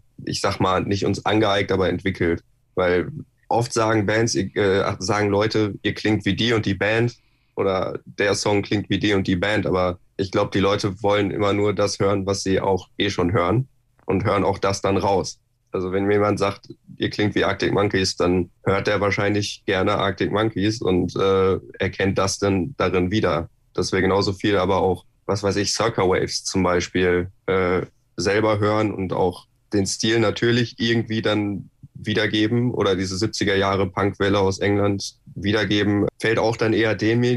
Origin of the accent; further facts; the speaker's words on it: Hamm, North Rhine-Westphalia, Germany; und wir kommen aus Hamm